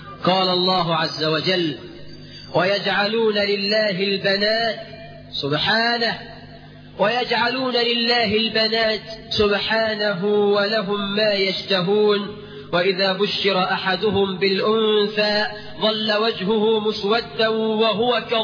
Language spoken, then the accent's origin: Arabic; Egypt; احنا كمصريين